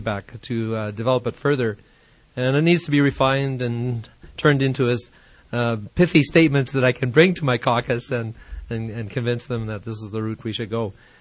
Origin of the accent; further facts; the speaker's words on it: Ontario, Canada; I grew up in Ontario, and I was a part of a Baptist church, and very fundamentalist